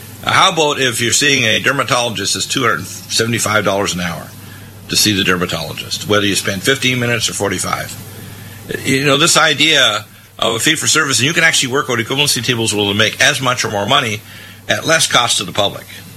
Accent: United States; we can improve even on that because we're American innovators

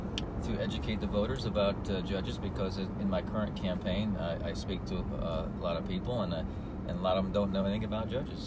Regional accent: Michigan, United States; also born or lived in Washington, D.C. / New York; I came from Michigan. I'm born and raised in a small town in southeast Michigan.

